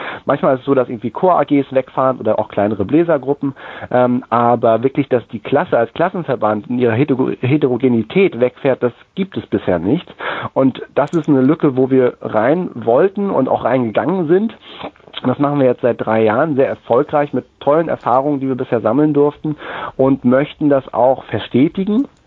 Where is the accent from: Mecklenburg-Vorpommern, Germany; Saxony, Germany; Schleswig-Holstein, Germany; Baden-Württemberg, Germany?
Mecklenburg-Vorpommern, Germany; Schwerin; also born or lived in Lübz; ich bin in Lübs geboren, in der schönen Stadt an der Elde, und habe dann in Schwerin aufwachsen dürfen, war dort am Musikgymnasium, an der Musikschule